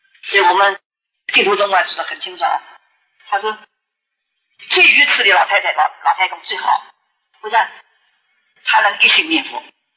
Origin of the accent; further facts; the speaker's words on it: Shanghai, China; 我们上海人说